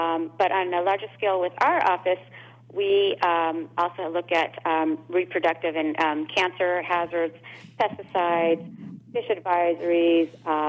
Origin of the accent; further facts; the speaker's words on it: India; so I'm originally from India, and visiting India as a child really made a strong impression on me